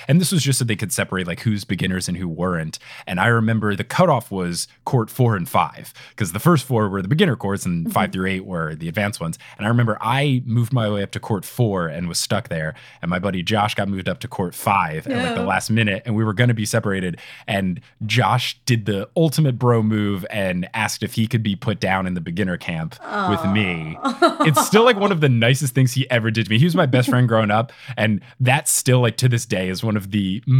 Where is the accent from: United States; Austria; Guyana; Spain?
United States; New Jersey; I did a tennis camp in the summers when I was growing up in New Jersey.